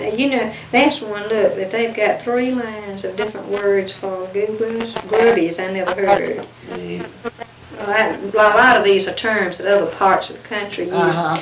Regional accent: Georgia, United States; I grew up in Upson County down from Thompson.

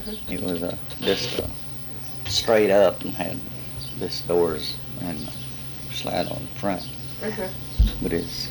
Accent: Gainesville, Texas, United States; Oh, yeah. Yeah, well, that's my hometown.

